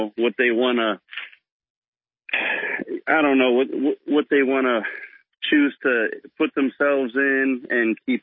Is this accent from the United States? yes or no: yes; South Bend, Indiana, United States; I'm from South Bend, Indiana, born and raised